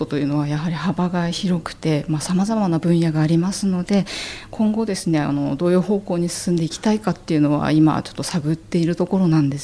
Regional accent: Fujisawa, Kanagawa, Japan; also born or lived in Tokyo; 自分のふるさとである藤沢のために今まで得てきた経験を生かして役に立ちたいなと思いまして応募いたしました。

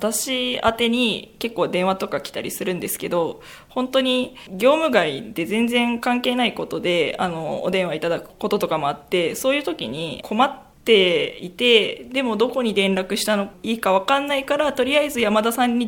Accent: Fujisawa, Kanagawa, Japan; 私全行に小学校2年生の頃から住んでるんですけれども

